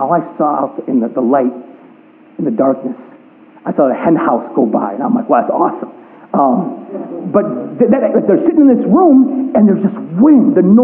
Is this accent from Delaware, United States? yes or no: no; Texas, United States; now in Michigan, United States; I grew up in Texas. We don't have winter. We have tarantulas, okay, down there, okay?